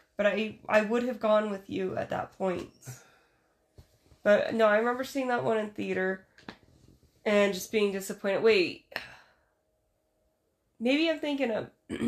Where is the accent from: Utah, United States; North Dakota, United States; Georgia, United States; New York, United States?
Utah, United States; Fuck, I'm from Utah.